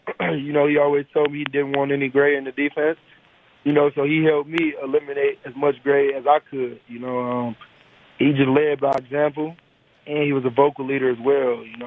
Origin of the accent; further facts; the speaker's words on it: Detroit, Michigan, United States; So, you know, I'm from Detroit.